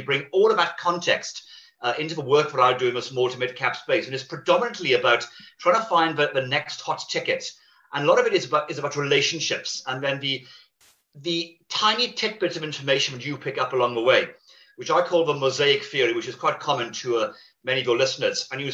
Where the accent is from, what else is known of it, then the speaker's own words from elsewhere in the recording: Wales, United Kingdom; born there; And even though I'm Welsh by birth, I'd say the luck of the Irish has been with me